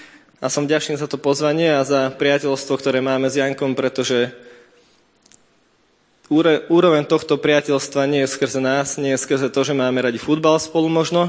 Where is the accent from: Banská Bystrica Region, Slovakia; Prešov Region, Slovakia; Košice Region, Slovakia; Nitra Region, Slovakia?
Nitra Region, Slovakia; Nesvady; also born or lived in abroad; sme z Nesvadoby dvaja s mojou manželkou a nejaký ten rok tu bývame, potom sme nebývali, potom sme žili v zahraničí a ja pochádzam z evangelického zboru odtiaľto z Nesvad, kde som vyrastal v podstate